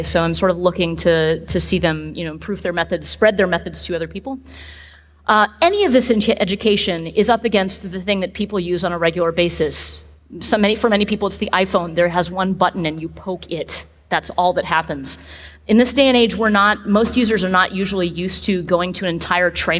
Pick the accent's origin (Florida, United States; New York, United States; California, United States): California, United States; I'm from Southern California, and I tend to talk really fast